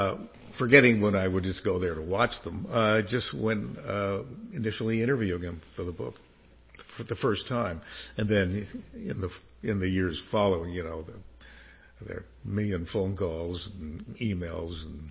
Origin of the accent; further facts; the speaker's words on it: Laguna Beach, California, United States; I was raised down here in Laguna Beach, California.